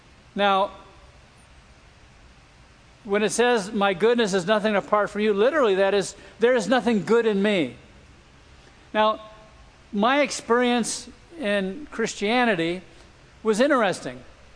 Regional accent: Los Angeles, California, United States; We grew up in West LA, and from the public school to Redeemer Baptist.

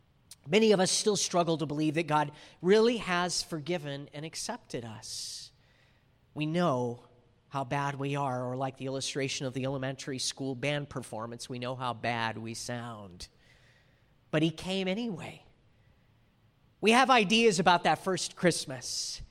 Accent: Rialto, California, United States; also born or lived in Yucaipa; I grew up in Rialto and then moved to Yucaipa, both pretty small towns.

